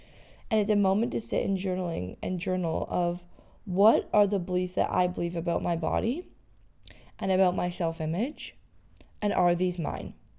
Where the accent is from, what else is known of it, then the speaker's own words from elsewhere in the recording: Canada; I'm from Canada. I would never hurt anyone.